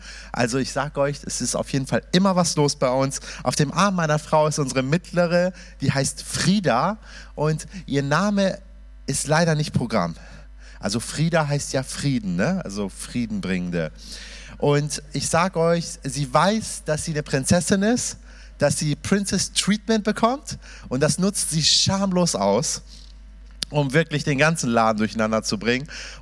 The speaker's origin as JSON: {"language": "German", "country": "Germany", "tie": "born or raised there", "also_born_or_lived": "Iran", "said": "Ich bin gebürtiger Iraner, lebe jetzt fast seit 30 Jahren in Deutschland. Also ich bin hier groß geworden, in einem muslimischen Kontext hineingeboren, aber relativ losgelöst davon groß geworden."}